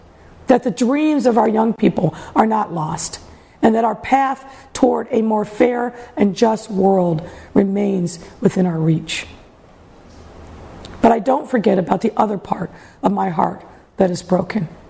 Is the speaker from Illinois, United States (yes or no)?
yes; Chicago, Illinois, United States; I am a Chicagoan, and so are you. And as a Chicagoan, I am a fighter.